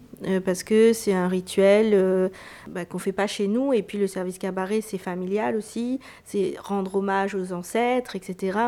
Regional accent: Réunion; moi, en tant que réunionnaise, malbaraise qui pratique du maloya

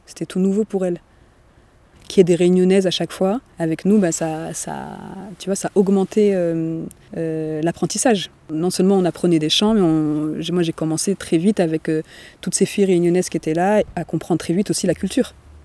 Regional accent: Nice, Provence-Alpes-Côte d'Azur, France; J'ai grandi à Nice et assez jeune, à 7 ans, j'ai pris des cours de chant.

